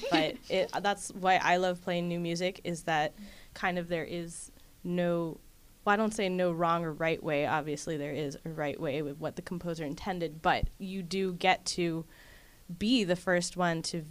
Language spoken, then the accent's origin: English; Livermore, California, United States; I come from the San Francisco Bay Area, a town called Livermore. I started playing cello when I was 6 years old.